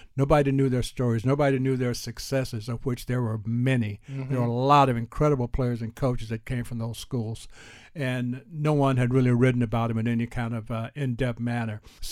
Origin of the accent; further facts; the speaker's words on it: Houston, Texas, United States; Well, growing up in Houston, I guess most little boys, well, not most, but a lot of little boys, you know, I loved sports.